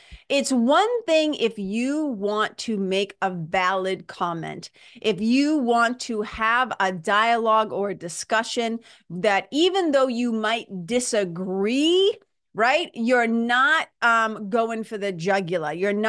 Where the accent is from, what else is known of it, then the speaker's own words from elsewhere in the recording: Lawrence, Massachusetts, United States; now in New Hampshire, United States; And I said, well, I live north of here. And she's like, yeah, but that accent. And I said, oh, I grew up in Mass.